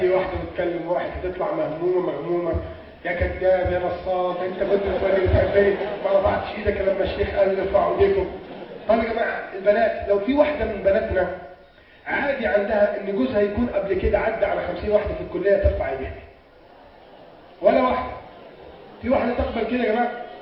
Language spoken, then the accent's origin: Arabic; Alexandria, Alexandria Governorate, Egypt; مستيكه دي عندنا في اسكندريه، معرفش انتوا عندكم هنا بتسموها ايه؟